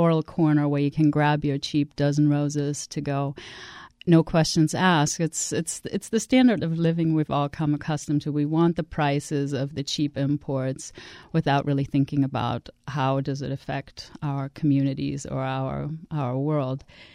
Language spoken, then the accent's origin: English; Germany; my socialist values growing up in Germany.